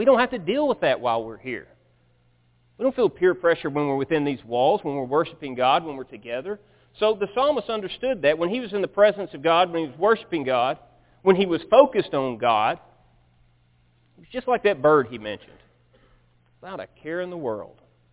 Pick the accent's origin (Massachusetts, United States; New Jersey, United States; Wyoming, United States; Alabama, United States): Alabama, United States; Birmingham; But as many of you guys know, I grew up in Birmingham.